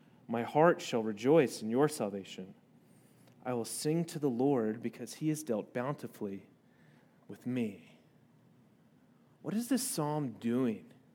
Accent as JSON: {"language": "English", "region": "South Carolina", "country": "United States", "tie": "born or raised there", "said": "If you are from Arkansas, I grew up in South Carolina."}